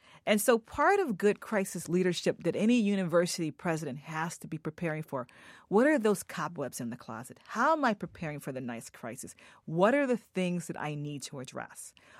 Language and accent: English; Philadelphia, Pennsylvania, United States; I grew up in Philadelphia, but spent most of my adult life in college towns